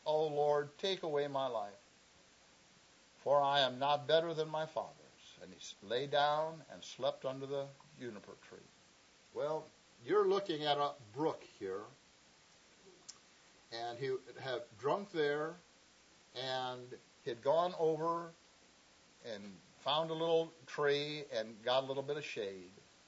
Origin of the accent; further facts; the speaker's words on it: Cleveland, Ohio, United States; I grew up in Cleveland. Cleveland's been in the news lately. It was not an easy town when I was there.